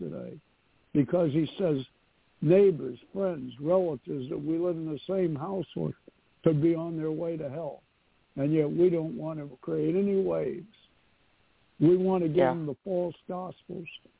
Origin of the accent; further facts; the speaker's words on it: New York City, New York, United States; moved away as an adult; I am from New York City. I moved here when I was 23.